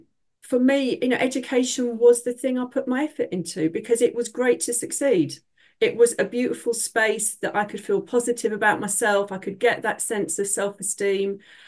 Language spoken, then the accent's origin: English; Hounslow, London, United Kingdom; I'm from a dual heritage background, we'd call it today. So my dad was Pakistani. My mum was Irish. Growing up in Hounslow in West London, particularly in the 1970s, it was tough.